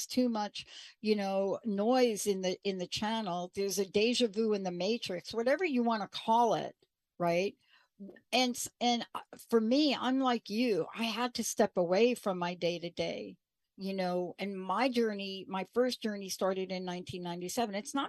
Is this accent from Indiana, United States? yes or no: no; New York, United States; I mean, I grew up in New York, and I got to tell you, you know, it's fascinating because anybody that knows anything about New York will understand that you pretty much will be visited, especially like in Manhattan